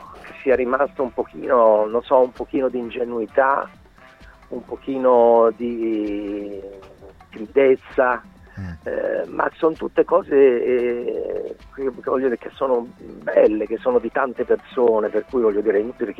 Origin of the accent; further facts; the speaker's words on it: Lombardy, Italy; sono innamorato della mia terra, che è la Lomellina, il Lombardia, insomma, tutte queste cose qua. Sono nato lì